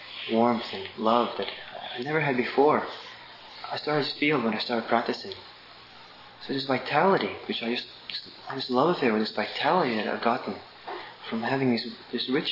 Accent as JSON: {"language": "English", "town": "Los Angeles", "region": "California", "country": "United States", "tie": "born or raised there", "said": "I also grew up in Los Angeles. And growing up in Los Angeles, I often felt that Israel was just a suburb of Los Angeles."}